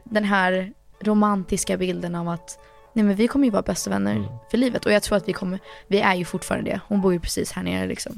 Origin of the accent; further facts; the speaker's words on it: Sweden; born there; Nej, alltså eftersom jag är svensk, jag är född här, jag vill ändå kunna någonting om landet liksom.